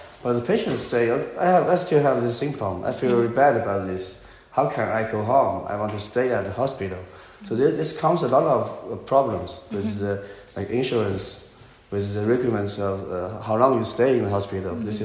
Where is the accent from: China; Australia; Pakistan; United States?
China; Leshan, Sichuan; After my PhD, I went to actually Lesan. That's my hometown where I'm living and practicing now. It's where the Buddha is.